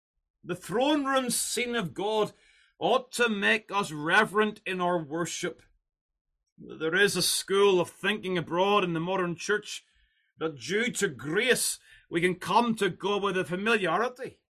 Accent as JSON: {"language": "English", "country": "United Kingdom", "said": "we, as a British citizen still, I can still talk about my Queen, the Queen that sits on the throne in London."}